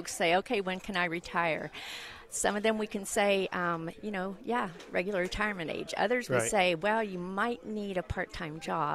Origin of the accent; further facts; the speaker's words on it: Dallas, Texas, United States; I'm from Dallas. I was born in Dallas.